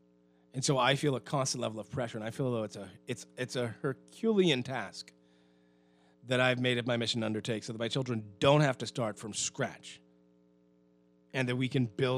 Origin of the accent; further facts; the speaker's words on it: Eleuthera, Bahamas; I want to go back to Eleuthera, back to my hometown.